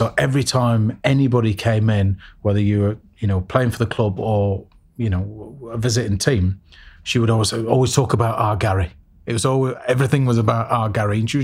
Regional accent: Leeds, Yorkshire and the Humber, United Kingdom; So for me, growing up in Leeds, I was brought up in all the probably the most deprived areas in Leeds

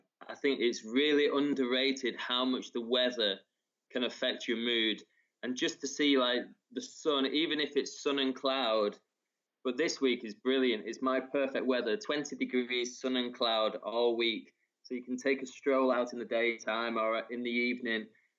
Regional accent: Oldham, North West England, United Kingdom; now in Derbyshire, United Kingdom; I'm from Oldham, Greater Manchester, originally, but now I live in Derbyshire with my wife, Sarah, my son, Freddie, and we have another baby on the way.

